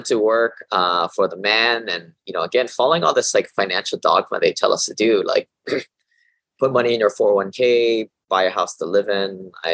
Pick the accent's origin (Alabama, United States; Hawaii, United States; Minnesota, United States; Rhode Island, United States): Hawaii, United States; Yeah, that's correct.